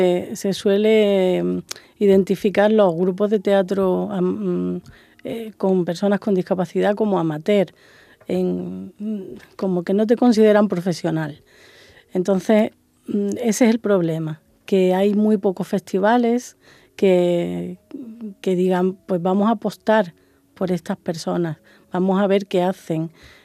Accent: Córdoba, Andalusia, Spain; now in Málaga, Spain; 5 años, soy de Córdoba, sí.

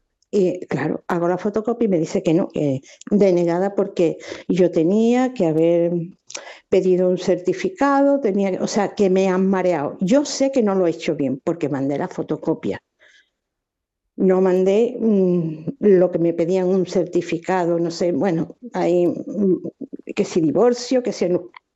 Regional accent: Seville, Andalusia, Spain; Yo soy sevillana, siempre he vivido aquí, no, nunca en el extranjero.

